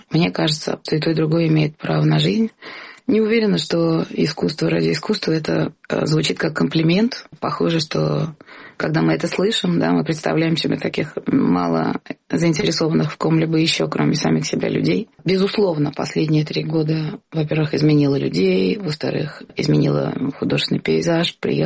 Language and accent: Russian; Russia; потому что мы все из России, то мы поэтому вместе.